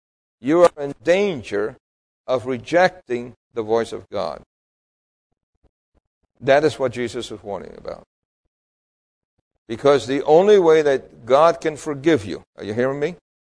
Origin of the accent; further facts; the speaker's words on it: New York City, New York, United States; I grew up among Jews in New York City.